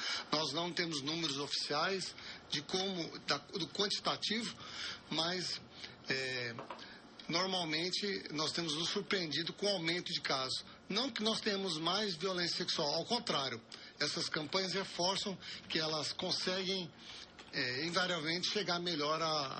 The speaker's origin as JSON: {"language": "Portuguese", "country": "Brazil", "said": "Bom, Assis, nós como brasileiros, nós temos uma mania de se esquecer de várias coisas, né?"}